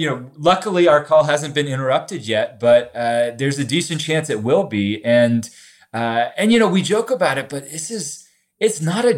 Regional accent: Charleston, West Virginia, United States; We're living through the most concerning HIV outbreak in the United States in my hometown of Charleston

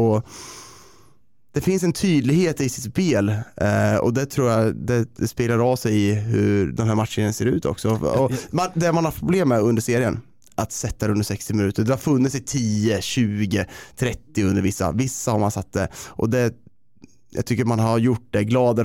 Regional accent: Karlskoga, Örebro County, Sweden; den världen jag kommer ifrån, Karlskoga

